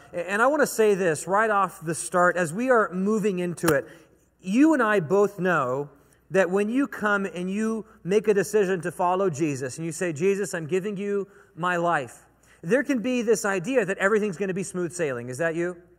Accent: Portland, Oregon, United States; now in Orlando, United States; I'm living in Orlando, Florida. I grew up in Portland, Oregon, where there's Mount Hood.

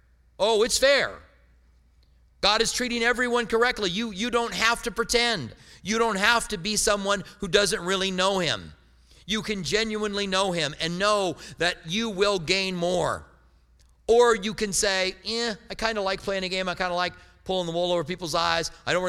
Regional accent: Clinton, Iowa, United States; born there; I was born in Clinton, Iowa.

